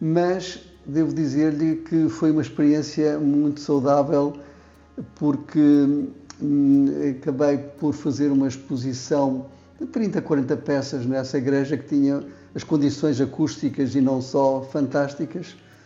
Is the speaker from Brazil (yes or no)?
no; Norte, Portugal; indo inclusivamente até Trás-os-Montes, até à minha terra